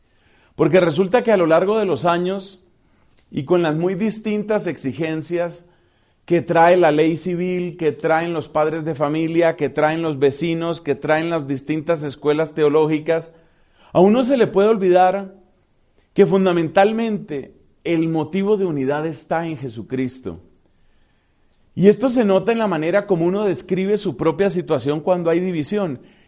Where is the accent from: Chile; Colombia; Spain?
Colombia; se encuentra con un grupo de colombianos siendo uno mismo colombiano